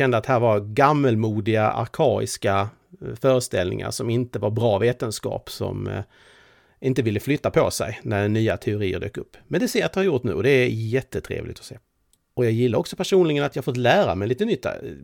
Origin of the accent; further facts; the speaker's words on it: Skåne, Sweden; Och som skåning stör jag mig faktiskt ganska ofta på att Uppåkra inte nämns